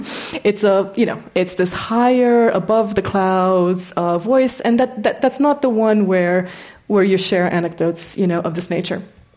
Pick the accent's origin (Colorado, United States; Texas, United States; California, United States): California, United States; Ojai; I actually grew up in California. I grew up in Ojai.